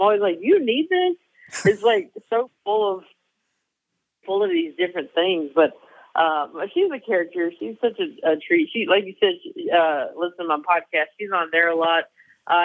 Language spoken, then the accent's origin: English; North Carolina, United States; And also, I'm Southern. I'm from North Carolina. So storytelling is a big part of, you know, when I was growing up